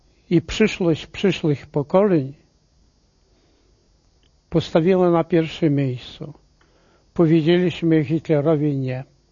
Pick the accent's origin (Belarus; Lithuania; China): Lithuania; Vilnius, Vilnius County; jestem Wilnianinem na sławnych kresach, polskich kresach wschodnich. Tam skończyłem gimnazjum, studia prawnicze na Uniwersytecie Stefana Batorego w Wilnie